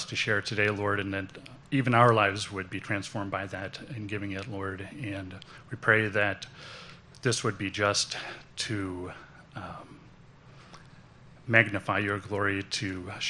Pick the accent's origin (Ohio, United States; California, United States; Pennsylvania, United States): California, United States; Eureka; now in Roseville, United States; I grew up in Eureka, up in Northern California, small town, traditional family.